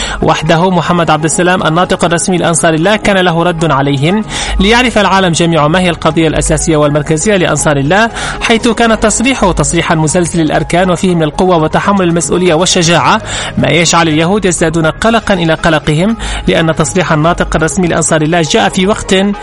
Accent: Yemen; هذه الحرب حولت التهديد والخطر الكبير علينا كيمنيين إلى فرصة لبناء أقوى منظومة دفاع بحري في المنطقة

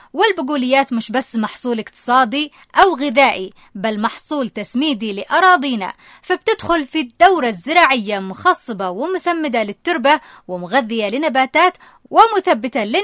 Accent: Yemen; عندنا في اليمن

